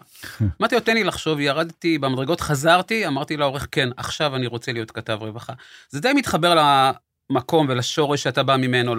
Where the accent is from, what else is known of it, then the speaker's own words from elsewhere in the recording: Kiryat Malakhi, Southern District, Israel; also born or lived in Jerusalem; אני בא מקריית מלאכי, ואני אומר את זה בגאווה, וגדלתי בפנימיה, בגיל 12 נשלחתי לבקשתי לפנימיית בויר בירושלים, גדלתי שם